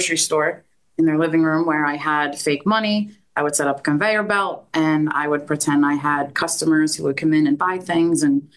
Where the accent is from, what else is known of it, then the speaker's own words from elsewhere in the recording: Pottstown, Pennsylvania, United States; I'm from Pottstown, Pennsylvania, which is a suburb outside of Philadelphia.